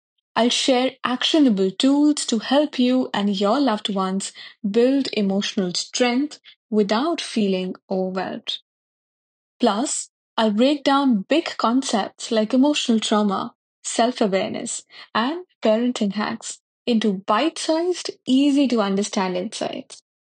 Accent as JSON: {"language": "English", "country": "India", "tie": "born or raised there", "said": "I was born and raised in India, where I earned my master's in psychology."}